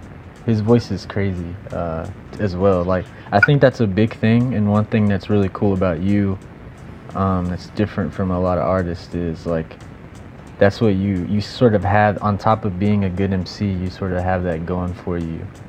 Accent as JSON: {"language": "English", "region": "Texas", "country": "United States", "said": "Yeah, I'm from Texas, so I have no idea."}